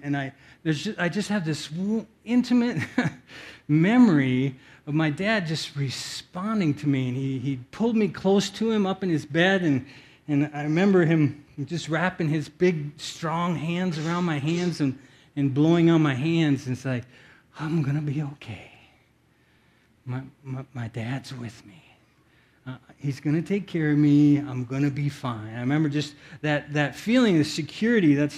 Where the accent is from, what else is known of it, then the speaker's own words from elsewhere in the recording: Osage, Iowa, United States; But I remember when I was a little boy, I grew up in Osage, Iowa, and it gets really cold there.